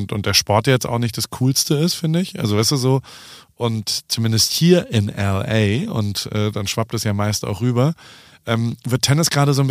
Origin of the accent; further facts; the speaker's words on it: Heidelberg, Baden-Württemberg, Germany; ich komme übrigens aus Heidelberg.